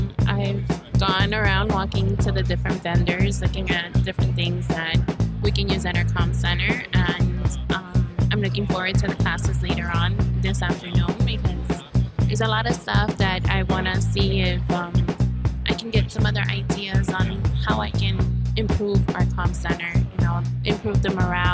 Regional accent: Puerto Rico; And I'm from Puerto Rico.

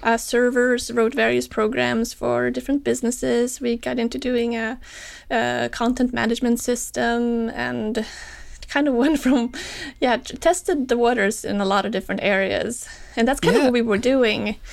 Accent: Sweden; moved away; I remember when I grew up in Sweden when I was young, I was always looking to get out

